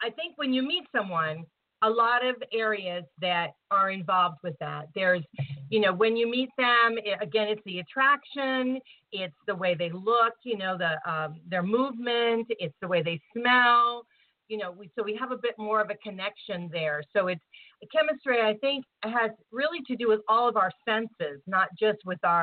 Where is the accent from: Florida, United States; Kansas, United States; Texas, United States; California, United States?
Florida, United States; Tampa; in my hometown here in Tampa Bay area.